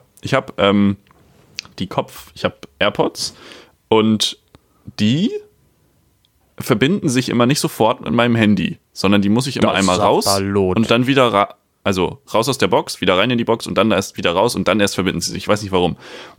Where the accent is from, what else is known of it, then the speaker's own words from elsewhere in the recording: Switzerland; ich komme aus der Schweiz.